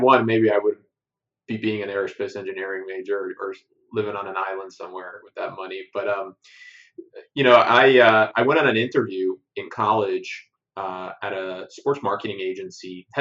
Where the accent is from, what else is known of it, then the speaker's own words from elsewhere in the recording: New Jersey, United States; I'm only 33. So I grew up in New Jersey, and I played sports, ran track, played some football